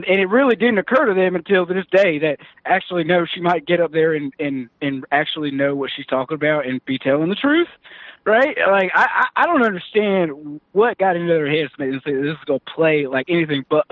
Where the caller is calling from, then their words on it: Georgia, United States; in Georgia. Can you hear me?